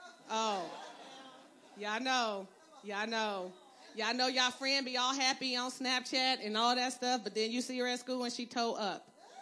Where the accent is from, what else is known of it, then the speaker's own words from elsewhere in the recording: Compton, California, United States; I'm from Compton. Y'all don't even know.